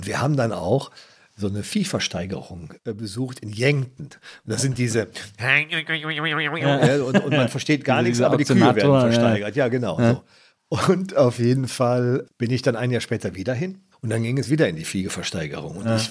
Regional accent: Ratingen, North Rhine-Westphalia, Germany; Meine Heimatstadt Ratingen hat eine Verbindung.

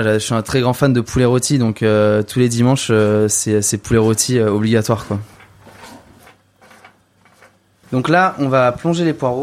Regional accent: Île-de-France, France; J'ai grandi dans le Val d'Oise, juste à côté de la forêt.

